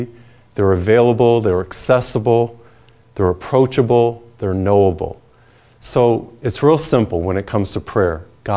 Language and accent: English; Massachusetts, United States; You know, I'm from Massachusetts, and we would go to the beach in Cape Cod.